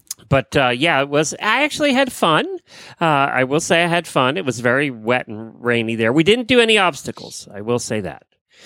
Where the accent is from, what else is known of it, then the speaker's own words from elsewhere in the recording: Ocala, Florida, United States; from Ocala, Florida.